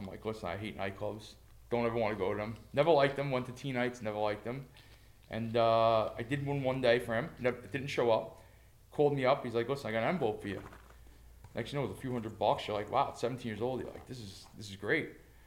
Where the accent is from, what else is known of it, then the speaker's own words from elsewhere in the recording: Queens, New York, United States; In Bayside, Queens.